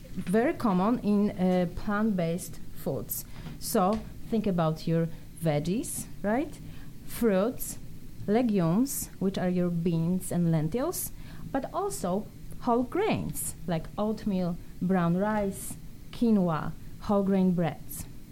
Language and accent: English; Poland; Like I'm from Poland, so I eat white beans, right?